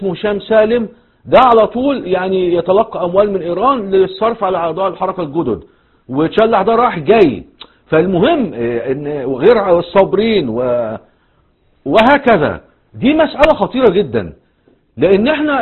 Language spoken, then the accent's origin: Arabic; Egypt; الآن المتواجدين حتى في سيناء عندنا في مصر